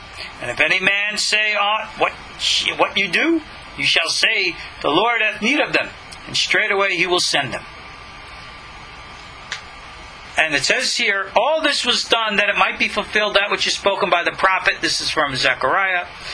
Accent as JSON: {"language": "English", "region": "New York", "country": "United States", "tie": "born or raised there", "said": "my hometown on Long Island."}